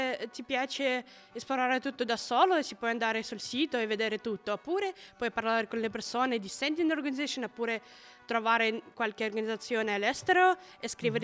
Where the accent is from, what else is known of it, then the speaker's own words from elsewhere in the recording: Moscow, Russia; Italian is a second language; Sono di Mosca, Russia.